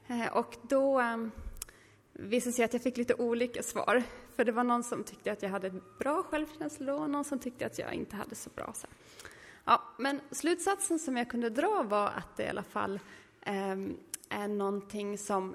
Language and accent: Swedish; Gotland, Sweden; now in Oskarshamn, Sweden; Jag kom från Gotland. Behöver inte fundera på dialekten. Men nu bor jag i Oskarshamn sedan 5 år ungefär.